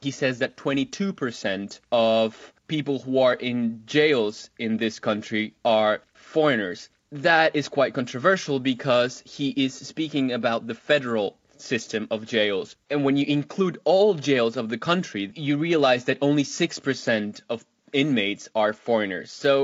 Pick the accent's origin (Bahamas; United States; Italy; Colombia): Colombia; English is a second language; now in Argentina; I'm from Colombia and I just got to this country